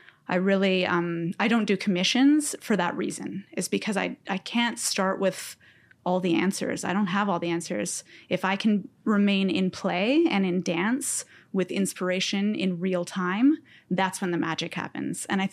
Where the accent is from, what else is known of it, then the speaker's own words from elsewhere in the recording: Nova Scotia, Canada; born there; also born or lived in Ontario / British Columbia; I was born in Nova Scotia.